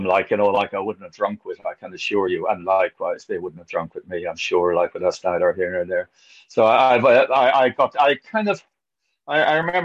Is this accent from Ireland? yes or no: yes; Ireland; I'm young and I'm Irish.